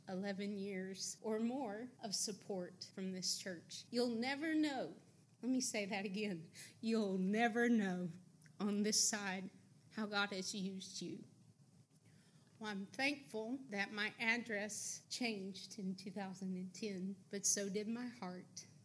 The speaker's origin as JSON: {"language": "English", "town": "Augusta", "region": "Georgia", "country": "United States", "tie": "born or raised there", "said": "I was born right here in Augusta, Georgia. And my home church when I was raised is Trinity Baptist."}